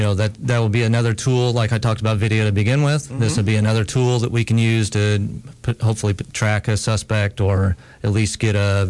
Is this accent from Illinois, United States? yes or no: yes; Monticello, Illinois, United States; Monticello, Illinois.